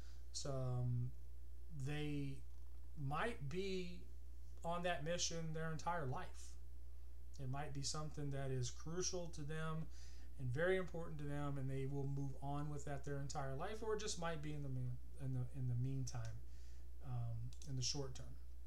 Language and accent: English; Texas, United States; I'm a professor. I grew up in Texas.